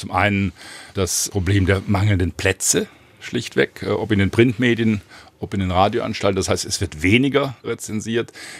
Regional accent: Heilbronn, Baden-Württemberg, Germany; über meine Kindheit und Jugend in Heilbronn, 60er, 70er Jahre geschrieben.

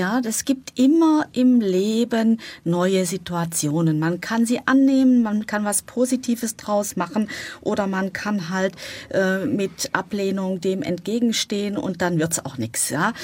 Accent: Baden-Württemberg, Germany; ich wohne nicht hier voll in Berlin, sondern ich wohne natürlich weiter in Baden-Württemberg, da wo ich herkomme, im Kreis Konstanz.

